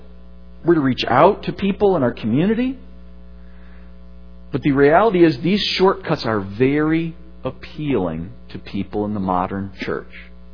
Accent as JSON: {"language": "English", "town": "Livonia", "region": "Michigan", "country": "United States", "tie": "born or raised there", "said": "Now, I grew up over in Livonia. Some of you may know where that's at."}